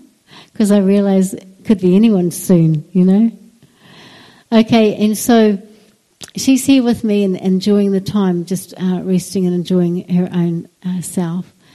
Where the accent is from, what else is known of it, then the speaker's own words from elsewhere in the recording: Whakatane, Bay of Plenty, New Zealand; moved away as an adult; also born or lived in Scotland; I was brought up in Whakatane up until the age of 21. I've got a Scottish dad, and I've got an Australian mother. So at 21 years old, I immigrated to Scotland.